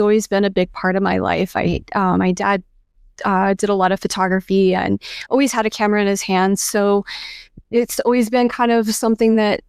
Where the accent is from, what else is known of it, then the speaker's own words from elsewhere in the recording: Texas, United States; Well, I grew up in West Texas. So when you think Friday Night Lights, that's basically where I came from.